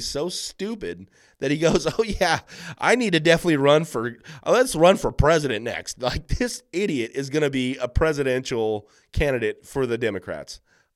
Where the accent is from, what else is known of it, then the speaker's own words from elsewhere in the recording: California, United States; But it just sucks that this is happening to my home state. It's rough.